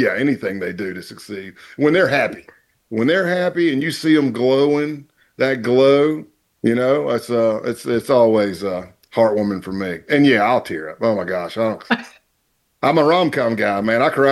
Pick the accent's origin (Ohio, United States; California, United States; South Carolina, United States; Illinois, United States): South Carolina, United States; Greenville; Greenville, South Carolina.